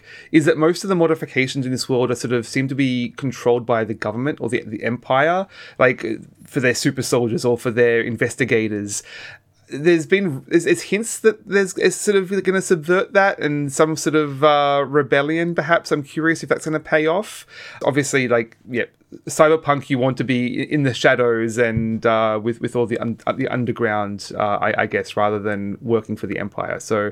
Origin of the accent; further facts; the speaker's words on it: Australia; even me growing up in Australia